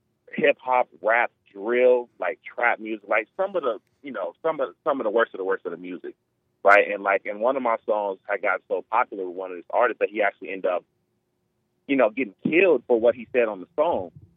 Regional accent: Chicago, Illinois, United States; Because, you know, I'm from Chicago, and the Chicago street politics is kind of, it's really what led to that happening.

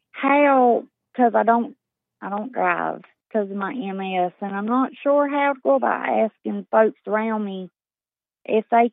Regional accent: North Carolina, United States; I grew up on the East Coast, North Carolina.

